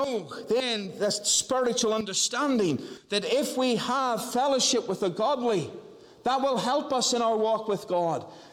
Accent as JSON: {"language": "English", "region": "Northern Ireland", "country": "United Kingdom", "tie": "born there", "said": "I was born in Northern Ireland. I had a Welsh accent. I then had an English accent. And eventually my accent changed back somewhat, though some people would say there's something there that isn't quite Northern Irish."}